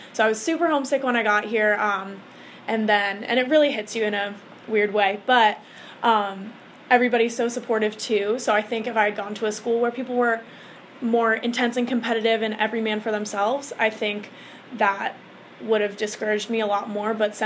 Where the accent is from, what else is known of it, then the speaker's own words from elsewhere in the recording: Florida, United States; I'm from Florida, so it's very difficult for them to see a lot of my games, but when I'd come up to New England, I'd have schools come watch.